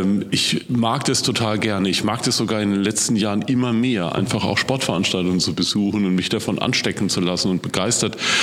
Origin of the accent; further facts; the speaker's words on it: Rhineland-Palatinate, Germany; accent: Palatine German; Aber als Südpfälzer wusste ich sofort, was sich dahinter verbirgt. Als Pfälzer sage ich immer, es ist immer total interessant zu sehen, wie sich das Pfälzisch dann doch untereinander unterscheidet.